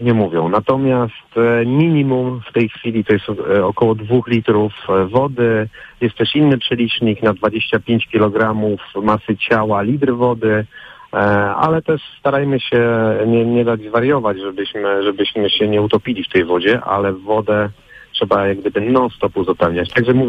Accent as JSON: {"language": "Polish", "region": "Lubusz Voivodeship", "country": "Poland", "tie": "born or raised there", "said": "W tej chwili przemieszczam między Słubicami, Kostrzynem, Rzepinem, gdzieś w tych rejonach. Także w moich rodzinnych stronach jestem."}